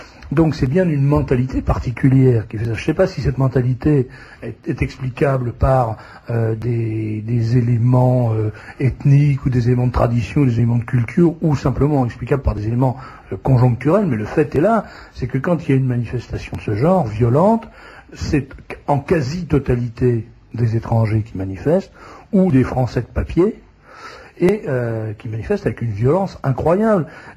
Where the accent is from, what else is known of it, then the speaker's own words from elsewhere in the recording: Nanterre, Île-de-France, France; Alors moi, il se trouve que, j'ai été élevé à Nanterre. Nanterre, c'est pas un haut lieu de la bourgeoisie française.